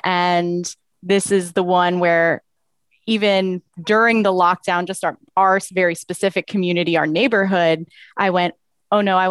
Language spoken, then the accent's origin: English; Florida, United States; also born or lived in Arizona; I'm really from Florida, and then we lived in Arizona for a couple of years.